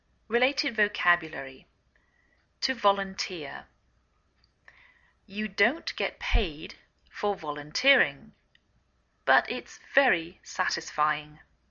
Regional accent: England, United Kingdom; now in United States

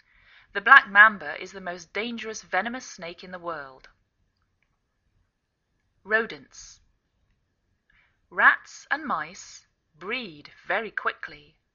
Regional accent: England, United Kingdom; now in United States

